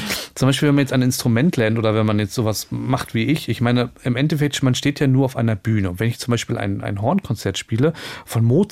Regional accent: Göttingen, Lower Saxony, Germany; Und ich bin in Göttingen geboren und aufgewachsen.

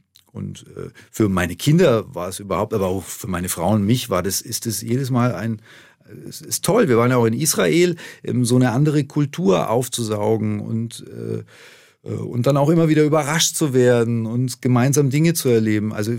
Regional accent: Erlangen, Bavaria, Germany; Wir gehen nach Erlangen, das ist meine Heimatstadt.

